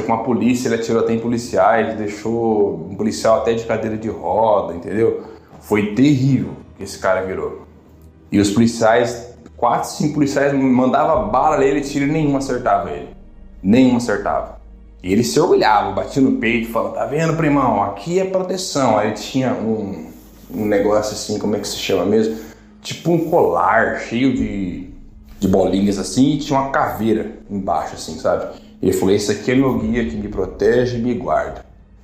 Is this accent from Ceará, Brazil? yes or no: no; Paraná, Brazil; sou aqui do interior do Paraná.